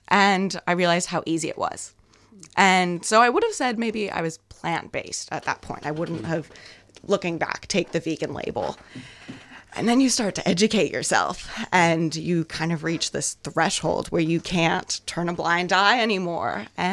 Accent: Canada; moved away as an adult; also born or lived in New Zealand; So I'm from Canada, and I moved to New Zealand of March of 2024.

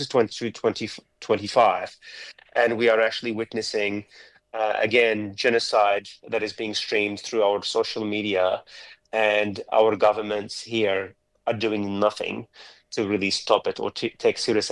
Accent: Jenin, West Bank, Palestine; When I grew up in Jenin, our watermelon used to be considered the best in the world.

